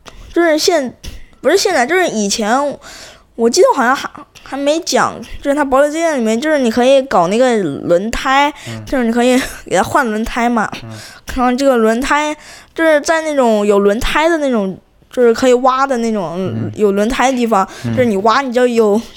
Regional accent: China; 就是我们中国人就是都玩狙

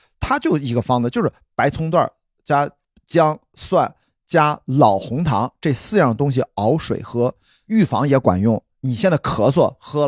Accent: Qingdao, Shandong, China; 你像我们山东人，我在青岛长大，从小就有生吃大葱、生吃蒜头的习惯

